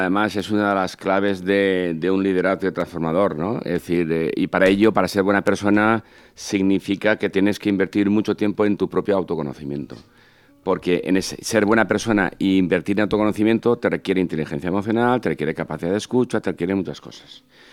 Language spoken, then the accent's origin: Spanish; Sagunto, Valencian Community, Spain; una de las cosas que me gusta de mi pueblo, voy a decir de las poquitas, es la procesión de Semana Santa, que es espectacular.